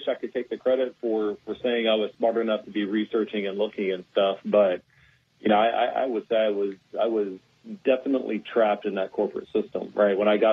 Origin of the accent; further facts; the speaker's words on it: Houston, Texas, United States; Born and raised in Houston, you know, and my mom raised both my brother and I from the very beginning